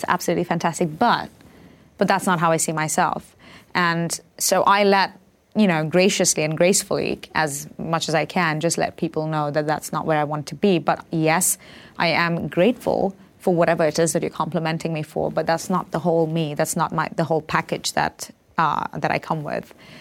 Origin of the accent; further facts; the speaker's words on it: Mumbai, Maharashtra, India; I, growing up in Bombay, had a lot of modeling offers